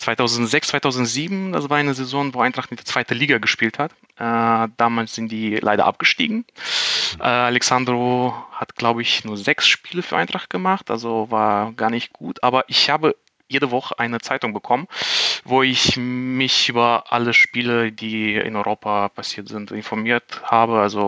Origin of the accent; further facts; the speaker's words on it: Moldova; German is a second language; ich komme aus Republik Moldawien. Das ist so ein kleines Land zwischen Rumänien und Ukraine.